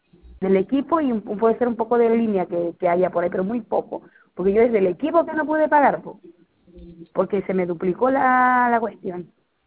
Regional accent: Bolivia; yo soy del país de Bolivia

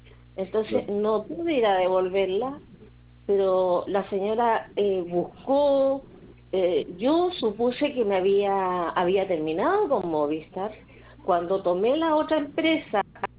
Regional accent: Chillán, Ñuble, Chile; yo soy de acá de Chillán

